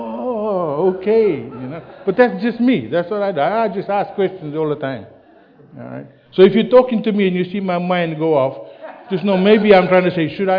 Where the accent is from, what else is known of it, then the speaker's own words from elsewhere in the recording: Fiji; also born or lived in New Zealand; I grew up in Fiji and then I got saved in New Zealand, went back to Fiji.